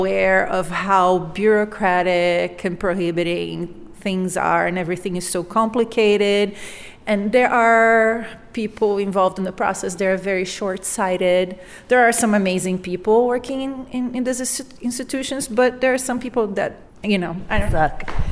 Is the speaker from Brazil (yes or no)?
yes; Brazil; now in United States; I didn't grow up here, and where I grew up in Brazil, when you say someone is an artist